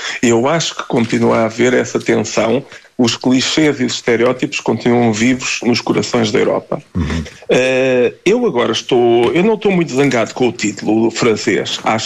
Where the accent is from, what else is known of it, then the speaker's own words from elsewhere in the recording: Portugal; born there; Portugal está sempre na minha preocupação, porque é onde eu vivo, é o país onde eu nasci